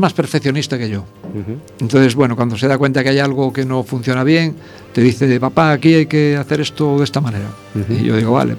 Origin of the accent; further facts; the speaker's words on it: Laxe, Galicia, Spain; born there; also born or lived in Lugo; No, yo nací en Laxe.